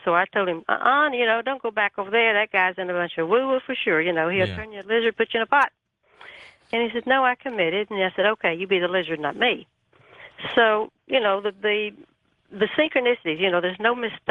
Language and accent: English; Houston, Texas, United States; I was raised here in Houston, just mainstream religion, minding my own business